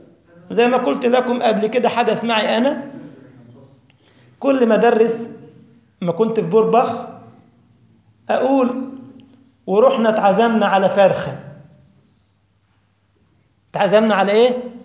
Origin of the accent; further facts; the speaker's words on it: Egypt; فالفرخة عندنا في مصر يعني إيه؟ دجاجة.